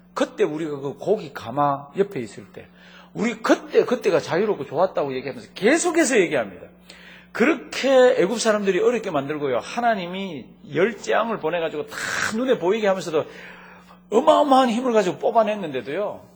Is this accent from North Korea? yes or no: yes; Cheolsan County, North Pyongan, North Korea; 이북에 저는 이북 사람 피를 타고났습니다. 제 고향은 평안북도 철산군 백양면 단돌이 이렇게 돼 있습니다.